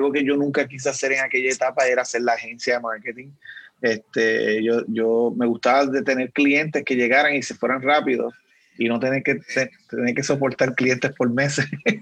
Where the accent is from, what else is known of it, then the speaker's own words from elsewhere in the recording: Puerto Rico; lo digo ahí con todo orgullo, puertorriqueño, boricua, de puro corazón. Yo soy boricua porque tú lo sepas, ¿ok?